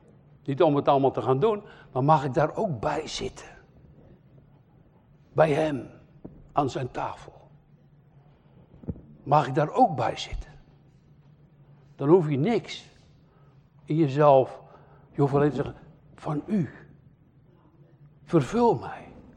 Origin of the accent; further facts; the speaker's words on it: Suriname; Ik kwam uit Suriname.